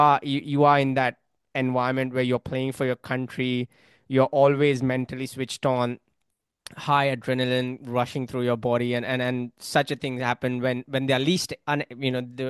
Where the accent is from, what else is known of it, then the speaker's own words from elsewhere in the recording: Australia; But as an Australian